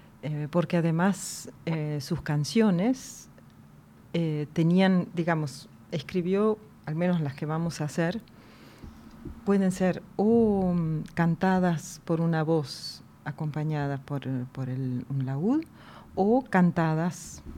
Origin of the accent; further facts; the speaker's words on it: Tandil, Buenos Aires Province, Argentina; Bueno, yo en realidad vine de Tandil para estudiar el violín